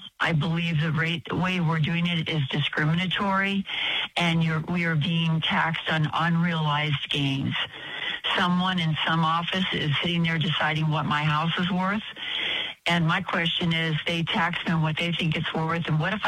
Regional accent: California, United States; moved away as an adult; I'm from California. We came here in 2015 to avoid California and the disaster.

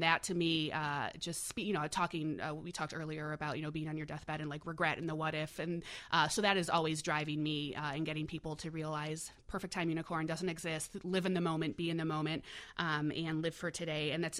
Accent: Evanston, Illinois, United States; He was the Northwestern basketball coach. Mm-hmm. When I was growing up in Evanston

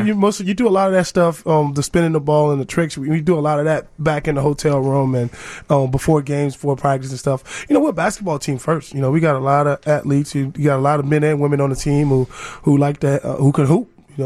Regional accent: New Orleans, Louisiana, United States; Born and raised in New Orleans. Got with the team after Katrina and been traveling the world, and I love my city.

